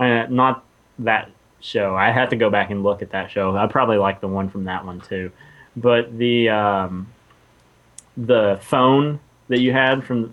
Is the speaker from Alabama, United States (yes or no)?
yes; Alabama, United States; also born or lived in North Carolina; I grew up in Alabama, which is quite a bit further south than Wisconsin. And, also spent some time in North Carolina, which is also quite a bit further south than Wisconsin.